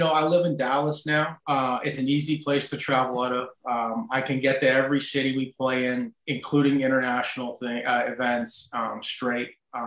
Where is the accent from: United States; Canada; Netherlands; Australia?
Canada; Aurora, Ontario; I grew up in Aurora.